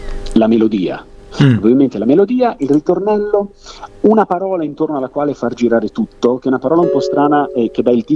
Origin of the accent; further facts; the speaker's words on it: Reggio Emilia, Emilia-Romagna, Italy; Io sono di Reggio Emilia